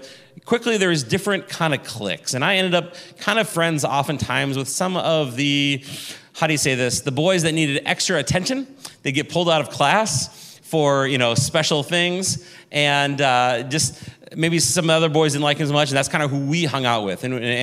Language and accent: English; Maple Grove, Minnesota, United States; I grew up in Maple Grove, went to Cedar Island Elementary School, which is not too far from here in Maple Grove.